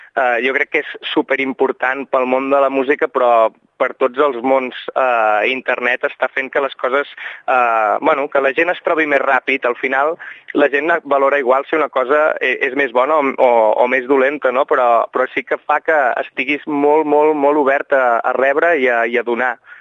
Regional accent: Barcelona, Catalonia, Spain; nosaltres quan anem pel món i diem que venim de Barcelona se'ns obren les portes a tot arreu

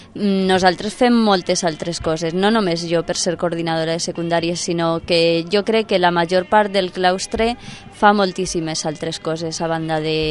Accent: Zamora, Castile and León, Spain; born there; Catalan is a second language; Jo, un poc lluny d'aquí. Jo vaig néixer a Zamora.

